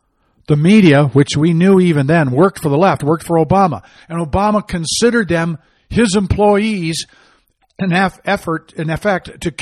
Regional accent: Michigan, United States; And then there's, growing up in Michigan, I got a humongous amount of Motown records.

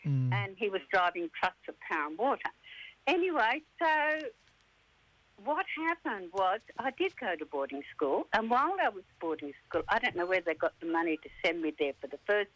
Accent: Darwin, Northern Territory, Australia; Yeah, I grew up in Darwin, but I haven't always lived here.

